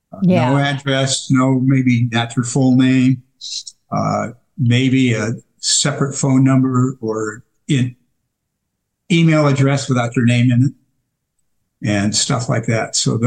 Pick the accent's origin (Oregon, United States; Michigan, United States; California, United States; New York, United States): Michigan, United States; I'm a Midwesterner, by the way. I'm from Michigan, originally.